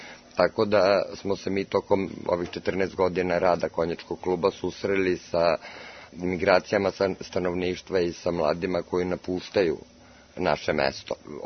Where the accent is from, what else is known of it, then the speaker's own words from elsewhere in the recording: Belgrade, Serbia; moved away; ja sam se doselila iz Beograda